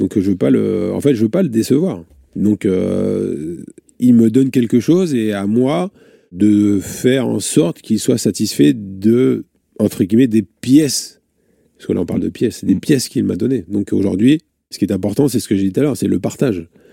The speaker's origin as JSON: {"language": "French", "town": "Reims", "region": "Grand Est", "country": "France", "tie": "born there"}